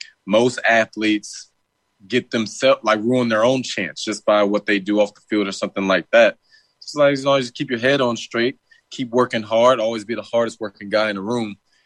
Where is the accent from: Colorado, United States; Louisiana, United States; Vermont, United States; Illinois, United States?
Louisiana, United States; Prairieville; now in Palo Alto, United States; Growing up in Prairieville, man, and moving to Palo Alto, the threshold of Silicon Valley, like I said earlier, it was a culture shock.